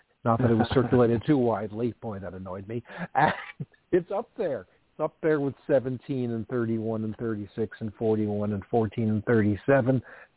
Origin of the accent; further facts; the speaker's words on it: United States; I'm an American male who is obligated to say I've been dreading this moment